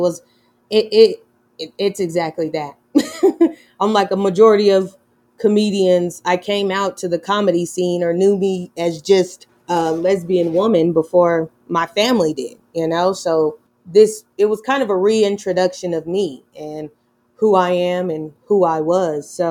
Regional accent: Denver, Colorado, United States; I grew up here and born and raised in Denver and in the suburbs.

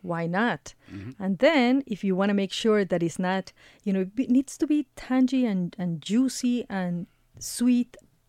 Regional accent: Ecuador; I am originally from Ecuador.

